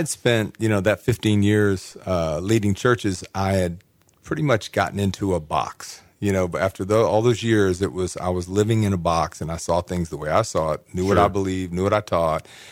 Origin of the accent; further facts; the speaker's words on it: Atlanta, Georgia, United States; I'm from Atlanta. And, you know, I mean, that's the heart of the civil rights movement.